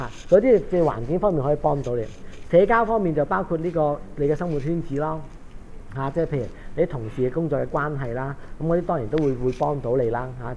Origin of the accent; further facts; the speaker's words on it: Hong Kong; 反而我哋香港人咁忙咧，又個個都要做嘢咧